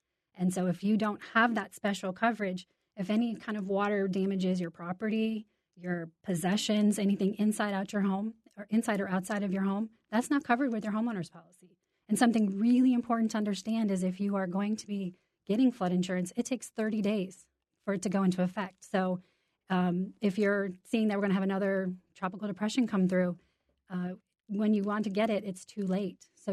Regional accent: Ohio, United States; I grew up in Ohio

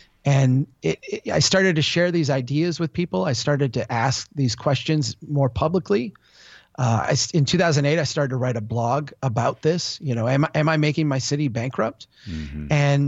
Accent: Minnesota, United States; I'm an engineer, and I did engineering work for years here in central Minnesota, in my hometown.

